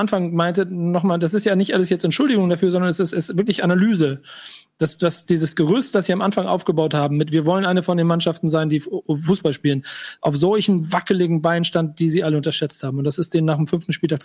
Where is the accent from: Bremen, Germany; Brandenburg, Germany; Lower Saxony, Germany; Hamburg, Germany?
Bremen, Germany; weißt du, wie weh das tut, als Bremer zu sehen